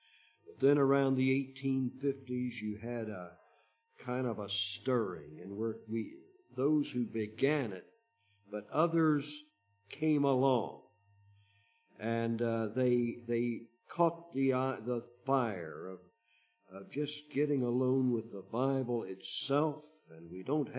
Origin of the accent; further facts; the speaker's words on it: Indianapolis, Indiana, United States; there was a library in my hometown of Indianapolis, and again, a Protestant library, and I got access.